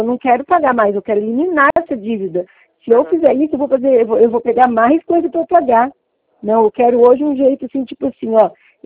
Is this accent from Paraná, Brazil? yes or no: yes; Paraná, Brazil; eu também sou paranaense.